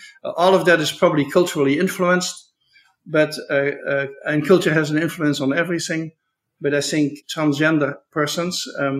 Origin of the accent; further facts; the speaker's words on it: Netherlands; now in United States; So for me, you know, I'm from the Netherlands